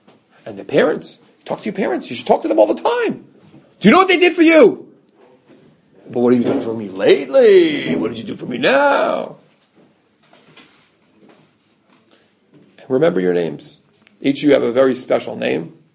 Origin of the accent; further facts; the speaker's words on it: New York, United States; I Google, you know, I'm from New York. I don't know anything about these schools.